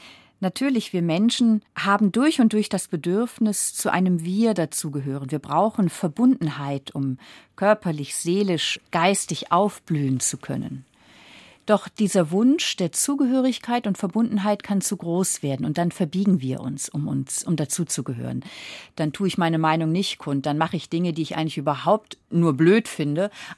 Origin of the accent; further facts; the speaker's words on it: Flensburg, Schleswig-Holstein, Germany; Aber ich komme ja vom Meer, ich komme von Flensburg. Das heißt, ich bin an der Ostsee aufgewachsen.